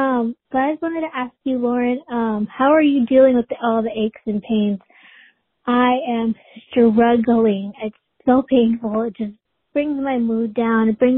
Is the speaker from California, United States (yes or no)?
yes; California, United States; I'm from Northern California.